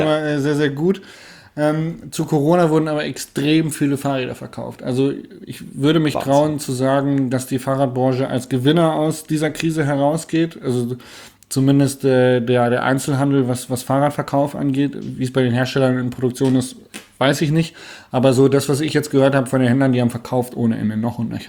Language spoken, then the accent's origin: German; Hanover, Lower Saxony, Germany; ich bin ja Hannoveraner, ne?